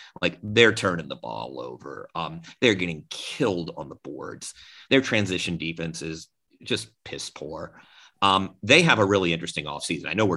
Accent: Atlanta, Georgia, United States; I have a little tough love because I'm from Atlanta and, you know, I grew up with this team

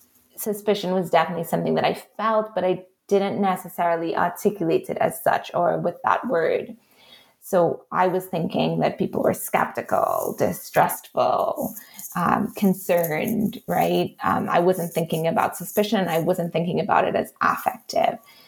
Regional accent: Trinidad & Tobago; accent: Trinidadian; with the way I looked as a Black woman with my Trinidadian accent, I would have an affinity of sorts with the Afro-Barbadians whom I was interviewing.

